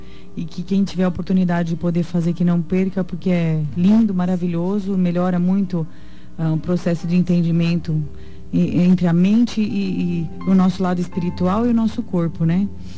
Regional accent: Dourados, Mato Grosso do Sul, Brazil; Eu sou daqui de Dourados.

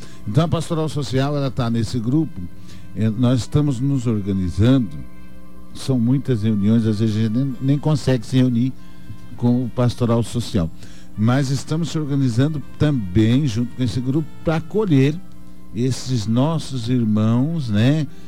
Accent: Mato Grosso do Sul, Brazil; now in Dourados, Brazil; Como eu cheguei em Dourados, não foi tão longe, vim de Campo Grande para cá, foi muito bem acolhido.

